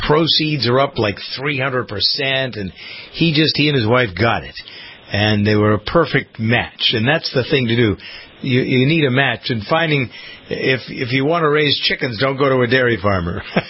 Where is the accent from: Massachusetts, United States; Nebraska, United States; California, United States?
Massachusetts, United States; Framingham; I'm from Framingham, Massachusetts, nearby town of Lincoln, had a community-operated farm